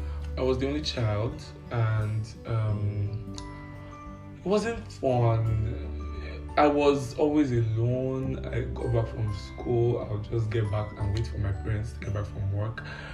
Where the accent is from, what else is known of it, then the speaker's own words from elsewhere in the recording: Ondo, Nigeria; it's the fact that I'm a Yoruba boy, you know? I'm from Ondo State, and I always got an A in Yoruba in secondary school.